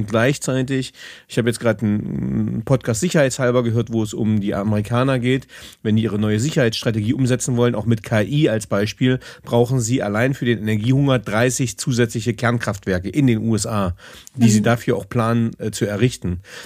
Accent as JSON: {"language": "German", "town": "Magdeburg", "region": "Saxony-Anhalt", "country": "Germany", "tie": "born or raised there", "said": "als 81er Jahrgang, gebürtig in Magdeburg, wohnhaft in Bayern."}